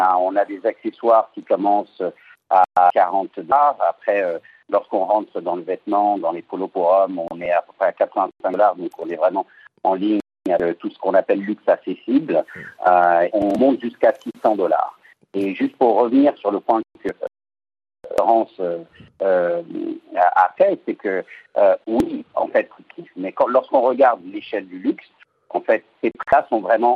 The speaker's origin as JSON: {"language": "French", "country": "Mali", "said": "Moi, je suis originaire du Mali, un gros pays producteur de coton"}